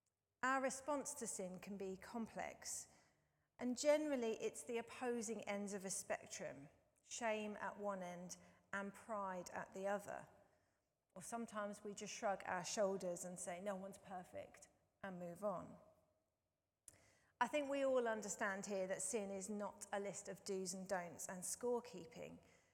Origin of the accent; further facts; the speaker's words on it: United Kingdom; something we'd rather not think about because we're British.